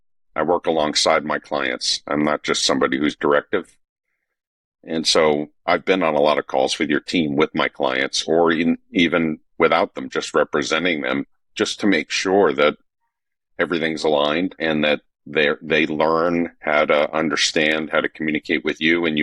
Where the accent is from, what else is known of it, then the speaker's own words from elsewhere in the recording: Northeast, United States; now in Atlanta, United States; I live in Atlanta. I've been here for 26 years. I'm originally from the Northeast. Nobody confuses me for a native Southerner.